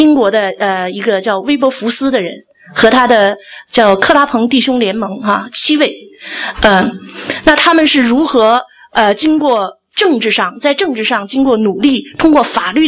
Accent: China; now in Australia; 因为我们是中国人，我用我们的祖国作为比较

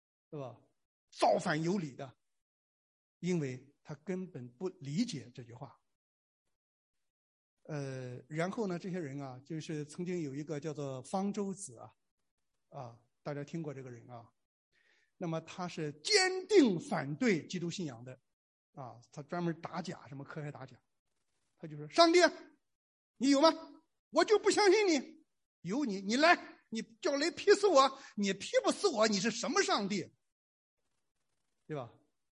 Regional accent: northern China, China; 因为我小的时候在中国的北方啊

